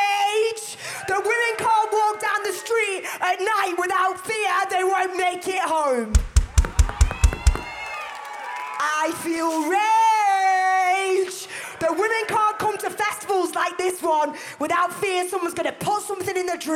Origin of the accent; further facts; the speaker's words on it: England, United Kingdom; now in Germany; I'm gonna talk in relation to my home country, which is England